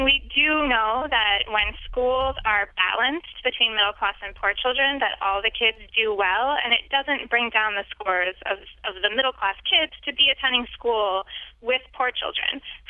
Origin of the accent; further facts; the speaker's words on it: New York, United States; I grew up in New York. I also live in New York.